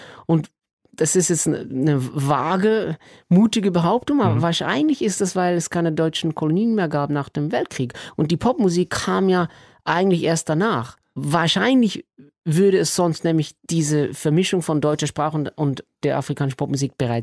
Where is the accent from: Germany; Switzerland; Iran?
Switzerland; first language Swiss German; Ich bin Schweizer. Ich rede ganz anders Hochdeutsch, wenn ich mir nicht Mühe gebe.